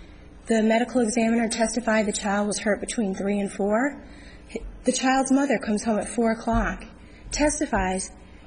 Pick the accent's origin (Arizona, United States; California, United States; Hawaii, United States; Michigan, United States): Arizona, United States; Phoenix; I'm from Phoenix, Arizona.